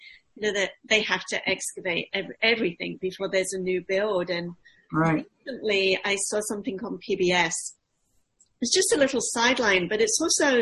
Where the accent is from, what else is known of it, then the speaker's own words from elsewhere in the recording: England, United Kingdom; because I grew up in England.